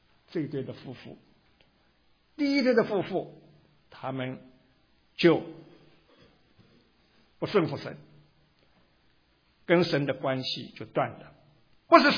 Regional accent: China; 是跟我们中国人讲罪是有不一样的含义在里边

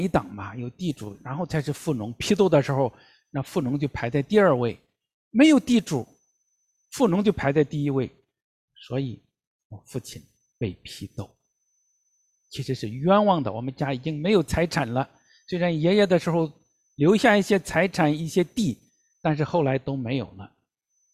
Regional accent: Fangcheng, Henan, China; 我出生在农村的家庭河南的南阳方城县的一个小乡村里面，家境不富裕，可以说家境是贫困的

